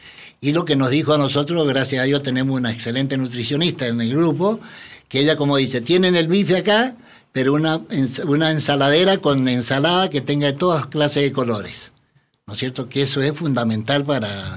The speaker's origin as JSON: {"language": "Spanish", "region": "Mendoza", "country": "Argentina", "moved": "yes", "said": "Porque yo soy de Mendoza, en la provincia de Mendoza, pero hace del año 83 que estoy acá, hace muchos años."}